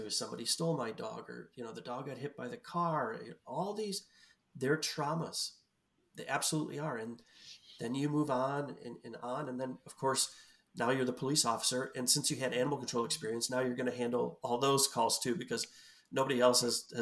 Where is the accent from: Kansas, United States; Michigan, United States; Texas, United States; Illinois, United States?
Illinois, United States; Bolingbrook; I think it was about 2 months ago in a neighboring town of where I grew up in Bolingbrook.